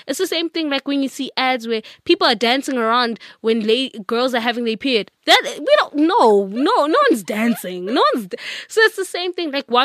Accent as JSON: {"language": "English", "country": "South Africa", "said": "yes, I am South African and I'll be traveling Africa."}